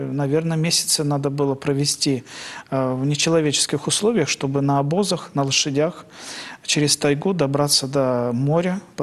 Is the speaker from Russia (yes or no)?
yes; Russian Far East, Russia; Я сам дальневосточник, и для меня практически вся жизнь прошла на моей родной земле. Более того, волей Божьей и благословением небесным я попал на Сахалин в 1997 году.